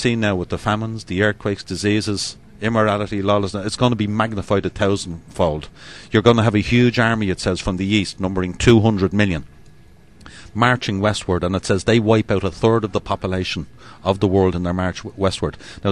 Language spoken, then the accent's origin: English; Ireland; I'm Irish. I like me a few pints of Guinness and me little drop of Irish whiskey.